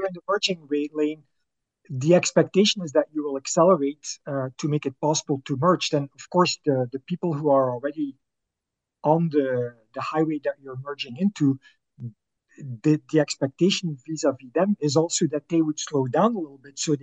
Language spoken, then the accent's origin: English; Belgium; now in Canada; I was born and raised in Belgium. So when I moved to Canada